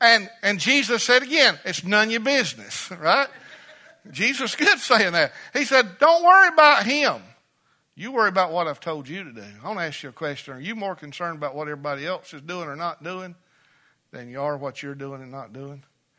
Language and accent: English; Pickens, South Carolina, United States; remember, I'm from Pickens too now